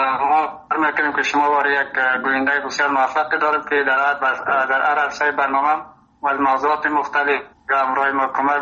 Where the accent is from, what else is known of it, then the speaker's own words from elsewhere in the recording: Afghanistan; first language Uzbek; حال زبانی مادری ما کس ازبکی است، با زبان داری هم دیگه یک 80% دیگه تسلیت داریم، خوب استیم و همچنان در پشتو هم یک 20% خوب است.